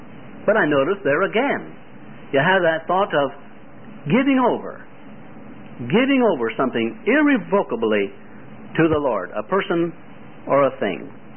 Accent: Iowa, United States; See, I'm a country boy. I'm from Iowa, where they grow a lot of corn and have big ears.

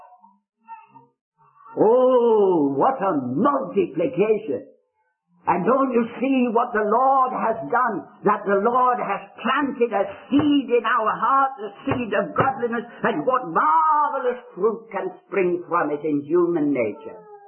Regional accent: Scotland, United Kingdom; I love, being Scottish, I love the Scottish poet Robert Burns

